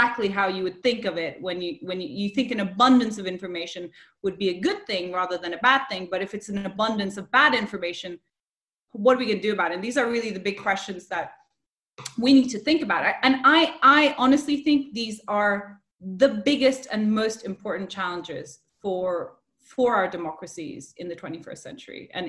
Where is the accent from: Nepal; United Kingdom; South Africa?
Nepal; also born or lived in India; I grew up in South Asia, I grew up in Nepal and India